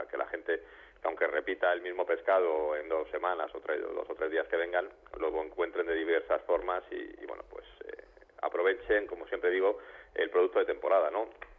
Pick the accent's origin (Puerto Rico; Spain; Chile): Spain; Madrid, Community of Madrid; also born or lived in Santander; yo soy prácticamente de aquí porque me vine con un año de Santander